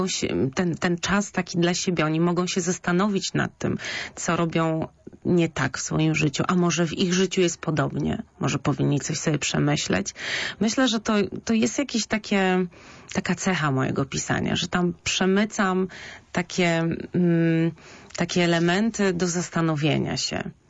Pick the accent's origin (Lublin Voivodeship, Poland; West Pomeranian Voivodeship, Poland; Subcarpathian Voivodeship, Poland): West Pomeranian Voivodeship, Poland; Szczecin; mieszkam na osiedlu, które się bardzo malowniczo nazywa Podjuchy. To jest jedno z osiedli Szczecina, więc natomiast wychowywałam się w bloku